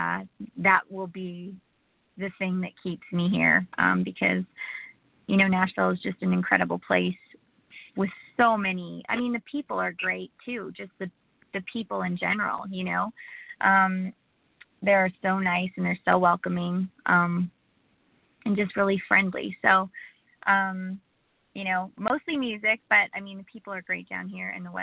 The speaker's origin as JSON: {"language": "English", "country": "Canada", "lives_now": "United States", "said": "I'm from Canada where it's cold about 8 months out of the year."}